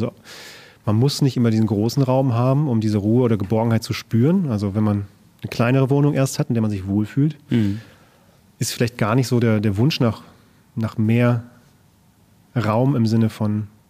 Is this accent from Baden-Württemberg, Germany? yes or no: no; Hamburg, Germany; born there; Ich als Hamburger, gebürtiger Hamburger und jetzt nicht aufgewachsen in Hamburg, aber trotzdem schon wieder 20 Jahre lebend in Hamburg, war hier auch noch nicht oben.